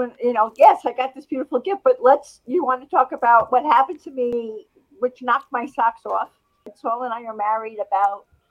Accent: New Jersey, United States; You can tell I'm from New Jersey land, New Jersey.

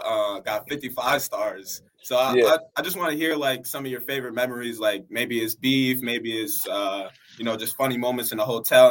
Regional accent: Albany, New York, United States; So I'm from Albany

